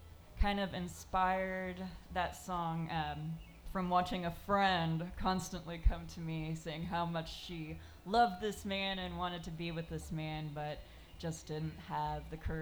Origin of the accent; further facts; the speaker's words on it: Leavenworth, Kansas, United States; also born or lived in Lawrence; now in Eureka Springs, United States; I am. I grew up in Leavenworth, Kansas.